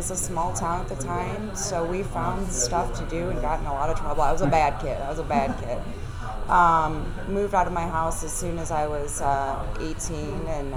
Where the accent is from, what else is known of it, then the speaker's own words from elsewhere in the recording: Rockford, Illinois, United States; moved away; I grew up in Rockford, Illinois.